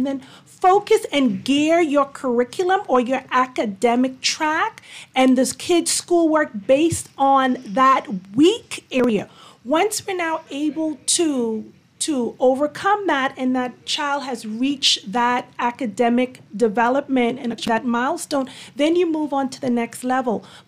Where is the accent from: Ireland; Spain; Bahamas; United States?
Bahamas; Well, born and raised in the Bahamas